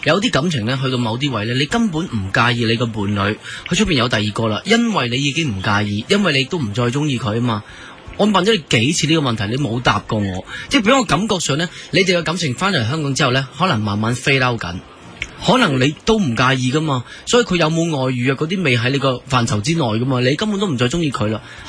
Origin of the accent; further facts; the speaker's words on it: Canada; 我都係加拿大人嚟嘅，你唔好蒙污加拿大人。